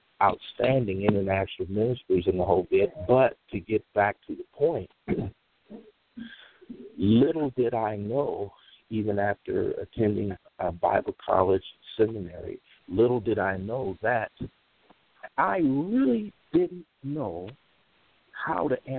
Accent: St. Louis, Missouri, United States; when I had my, if you will, Holy Ghost baptism experience at a wonderful Church of God in Christ church in my hometown of St. Louis.

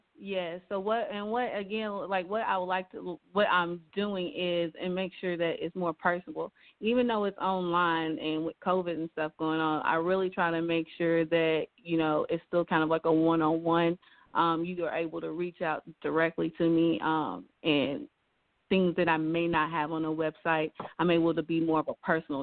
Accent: Louisville, Kentucky, United States; and I'm out of Louisville, Kentucky, and I own a boutique

